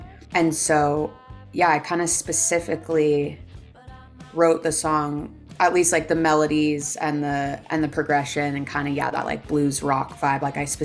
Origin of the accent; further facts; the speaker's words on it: Ben Lomond, California, United States; I grew up in Ben Lomond. Started music from a really early age. I was involved in like all the local theater and musical theater.